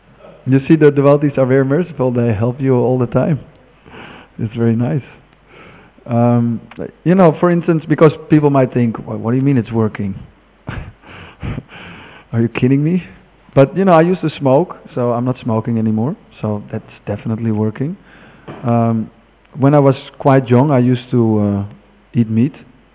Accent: Amsterdam, North Holland, Netherlands; I'm from Amsterdam. It's kind of a fallen city, you know, like sex and drugs.

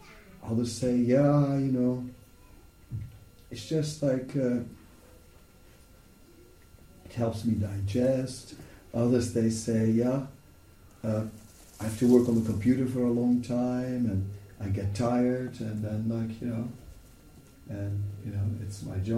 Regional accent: Netherlands; I'm from the Netherlands and it's a country of boats, you know

